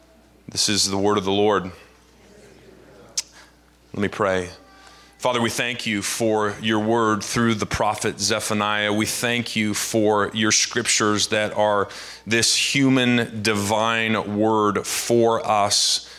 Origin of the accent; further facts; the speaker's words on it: Canada; now in United States; I'm Canadian and I feel like a foreigner sometimes on American soil